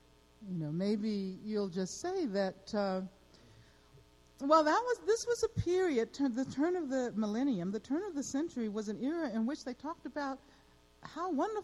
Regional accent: Birmingham, Alabama, United States; You heard that I grew up in Birmingham, Alabama, right? When I was a child, Birmingham used to be a major steel production city.

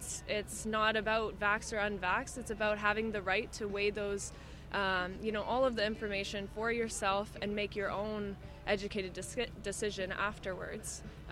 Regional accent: Windsor, Ontario, Canada; Windsor, Detroit area, so the Canadian side, but that border.

